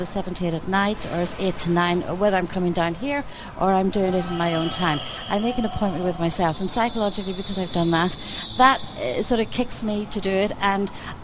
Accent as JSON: {"language": "English", "country": "Ireland", "also_born_or_lived": "London", "lives_now": "Dubai, United Arab Emirates", "said": "I'm originally from Ireland."}